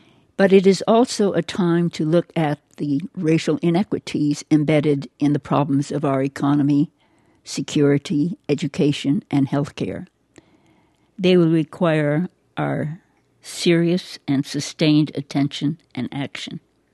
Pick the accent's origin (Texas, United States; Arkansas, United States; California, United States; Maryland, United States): California, United States; My late painter-sculptor husband and I decided one day that we'd visit the places where we grew up in California.